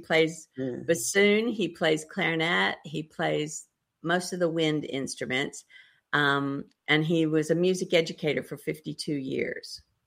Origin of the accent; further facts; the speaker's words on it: Muskogee, Oklahoma, United States; I basically kind of grew up that area too, because I am actually an … I was born in Muskogee, Oklahoma, and my grandparents lived there my whole life.